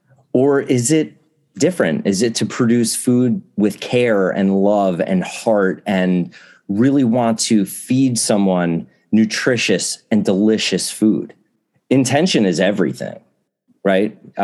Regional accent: New Jersey, United States; Even with Italian food was great when I was growing up in New Jersey, but it was so different from anything I experienced in Italy.

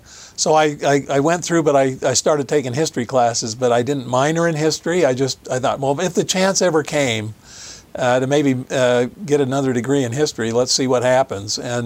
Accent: Logan, Utah, United States; Born and raised in Logan. My parents worked for the university.

